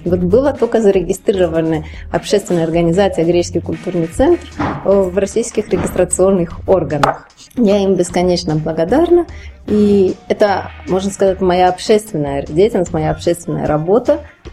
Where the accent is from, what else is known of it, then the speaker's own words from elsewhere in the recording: Athens, Attica, Greece; moved away as an adult; now in Moscow, Russia; Я родилась и выросла в Афинах. Но, закончив школу, приехала учиться в Москву. Это был 89-й год, поскольку у меня корни из России.